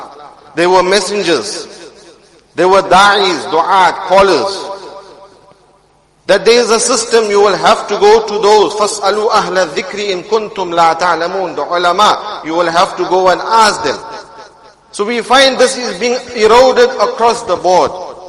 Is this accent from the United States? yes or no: no; South Africa; You know, in history, you read about the people of South Africa, the Khoisan. I'm a Khoisan, okay?